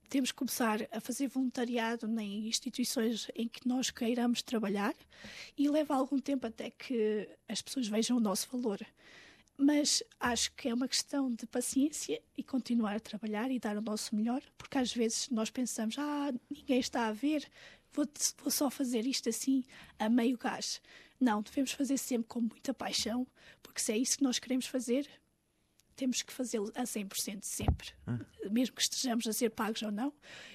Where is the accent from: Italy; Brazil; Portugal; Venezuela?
Portugal; also born or lived in Mozambique; porque nós normalmente, crescendo em Portugal, temos uma vida muito confortável